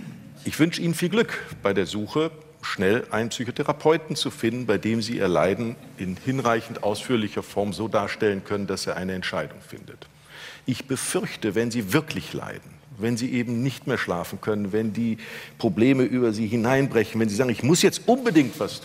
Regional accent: Dresden, Saxony, Germany; ich komme aus Dresden und mache viel für Ostsachsen.

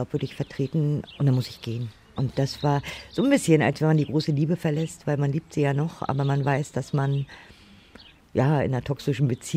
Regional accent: East Germany, Germany; weil ich bin aus dem Osten.

